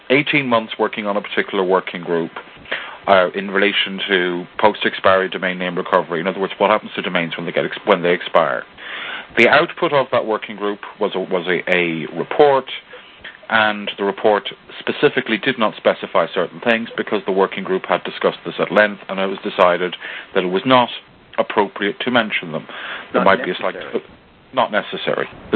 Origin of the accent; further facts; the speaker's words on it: Ireland; but I was as I am Irish, using the entire Oscar Wilde reference would have been amusing for me anyway.